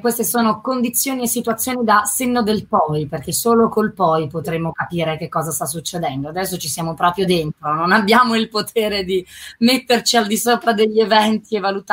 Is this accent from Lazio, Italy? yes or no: no; Milan, Lombardy, Italy; io da milanese vivo questo momento